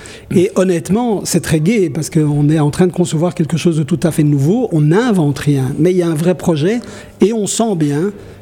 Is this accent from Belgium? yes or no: yes; Brussels, Brussels-Capital Region, Belgium; on est des Bruxellois pur jus, on aime la ville, on aime ce qui bouge en ville.